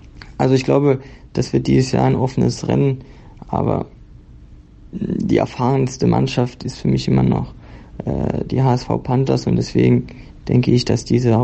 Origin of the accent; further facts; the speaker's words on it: Schmelz, Saarland, Germany; Deswegen sind wir sehr stolz, dass Saarland bzw. unser Heimatdorf Schmelz auf der großen deutschen Futsalbühne vertreten zu dürfen.